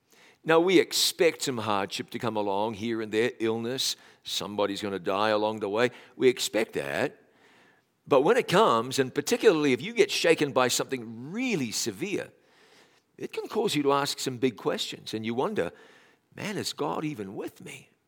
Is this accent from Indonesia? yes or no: no; New Zealand; now in Tennessee, United States; I'm originally from New Zealand, and that's about as far south as you can get.